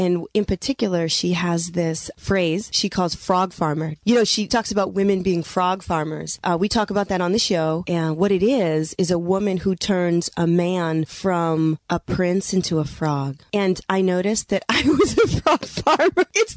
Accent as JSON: {"language": "English", "country": "United States", "lives_now": "California, United States", "said": "I'm from the East. I was raised Catholic with an Italian mother and a Jewish father."}